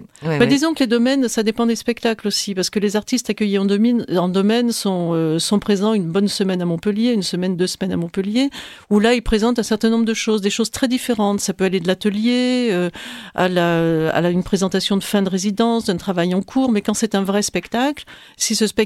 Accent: Spain; accent: Spanish; French is a second language; moi aussi j'ai un accent espagnol assez épouvantable.

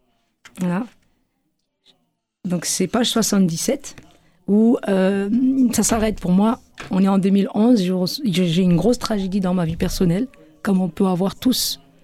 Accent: Strasbourg, Grand Est, France; ou je rentre chez moi à Strasbourg auprès des miens?

